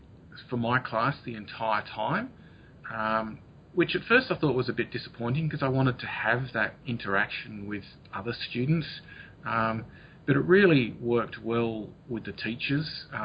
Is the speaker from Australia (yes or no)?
yes; Australia; moved away as an adult; now in United States; I'm an Australian geologist who came to the US in 2010.